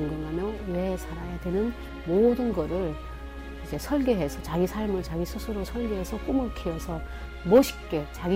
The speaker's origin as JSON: {"language": "Korean", "town": "Chongjin", "region": "North Hamgyong", "country": "North Korea", "tie": "born or raised there", "also_born_or_lived": "Kimchaek", "accent": "Hamgyong", "moved": "yes", "lives_now": "South Korea", "said": "함경도 출신이라서 함경도 이제 청진에서 왔기 때문에 그 김책에서 태어났고 또 청진에서 살기도 했어요. 그래서 그쪽에서 와서 굉장히 함경도 말투가 너무 심각했어요."}